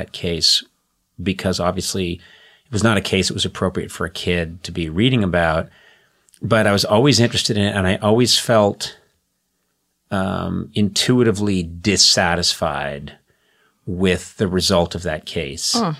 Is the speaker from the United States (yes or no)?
yes; Boston, Massachusetts, United States; I was not really that aware growing up in the late 60s and 70s.